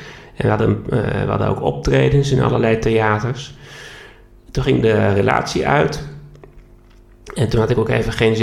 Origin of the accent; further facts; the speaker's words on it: Groningen, Netherlands; En ik merk dat ik Groningen ook heel erg mis. Waar ik vandaan kom